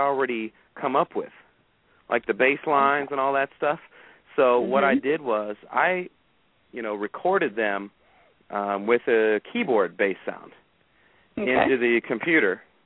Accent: Decatur, Illinois, United States; I visit my hometown of Decatur. I go back to Chicago to the pizza joint I ate at.

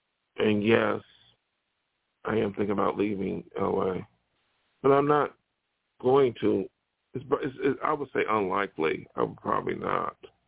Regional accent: Buffalo, New York, United States; now in California, United States; So when I came to California from New York, which is very open-minded, New York State, not New York City, but Buffalo, and then come out here

